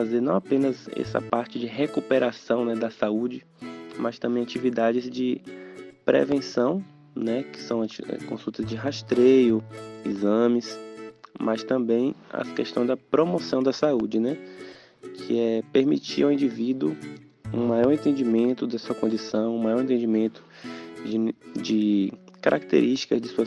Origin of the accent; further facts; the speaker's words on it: Jequié, Bahia, Brazil; Antes daqui eu tive a oportunidade de trabalhar na unidade do meu município, de onde eu sou natural mesmo, né, de Jequié, que é o povoado de Itajuru